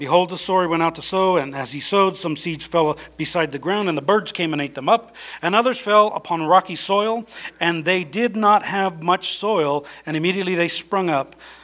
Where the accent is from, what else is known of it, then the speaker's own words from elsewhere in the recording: Idaho, United States; I grew up in Idaho. I know full well about this stuff.